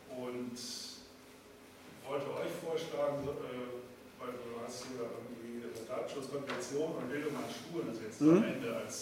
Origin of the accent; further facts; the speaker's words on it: North Rhine-Westphalia, Germany; Da gibt es oft völlige Leere eigentlich, habe ich so gemerkt, in Westfalen, wo ich herkomme.